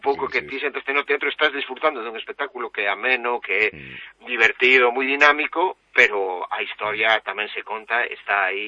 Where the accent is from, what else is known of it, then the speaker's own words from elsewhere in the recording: Domaio, Galicia, Spain; en Domaio, na miña parroquia, montaron un campo de golf